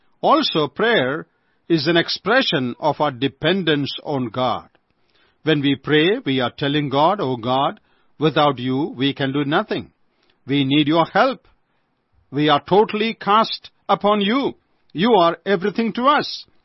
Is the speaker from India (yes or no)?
yes; Kerala, India; from Kerala, India.